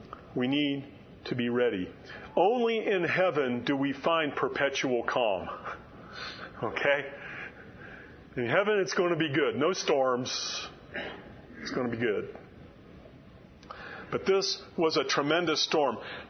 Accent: Florida, United States; I grew up in Florida every year.

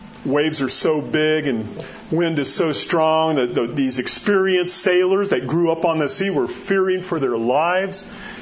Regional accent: Florida, United States; I grew up in Florida. I know what hurricanes are.

